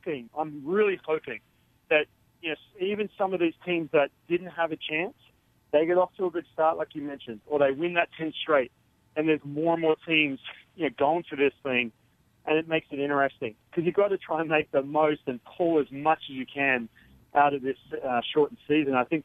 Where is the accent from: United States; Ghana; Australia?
Australia; because I'm Australian